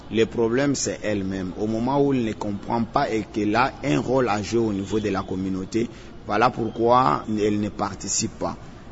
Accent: Kasaï-Central, DR Congo; d'abord chez nous, au Kassai Central, la place de la femme, c'était à la cuisine

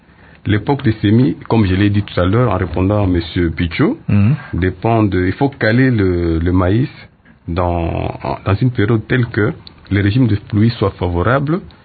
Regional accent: DR Congo; bon, ici chez nous en RDC, on plante le maïs

